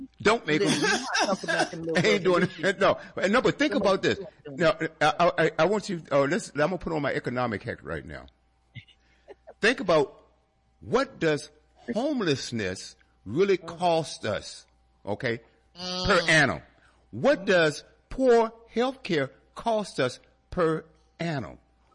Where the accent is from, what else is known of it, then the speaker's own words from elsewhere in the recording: Virginia, United States; I said, "Well, originally I'm from Virginia."